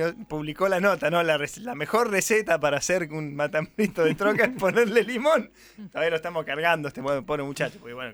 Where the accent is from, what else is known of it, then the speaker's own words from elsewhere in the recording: Mendoza, Argentina; A mi tierra.